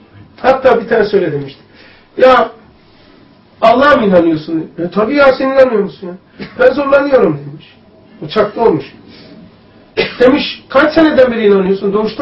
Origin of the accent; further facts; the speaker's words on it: Istanbul, Turkey; Şey, bu da ok meydan. Halıcıoğlu. Benim büyüdüğüm yer. Hasköy.